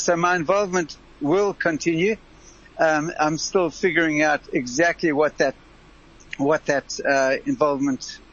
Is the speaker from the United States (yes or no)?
no; Zimbabwe; born there; I was born in Zimbabwe, so there was the Z, the line worked.